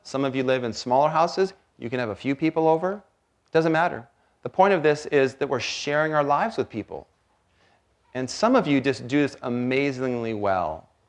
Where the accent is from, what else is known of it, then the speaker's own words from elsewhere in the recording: Washington, United States; I had a roommate from Alaska, and I'd wake up, and I was from Washington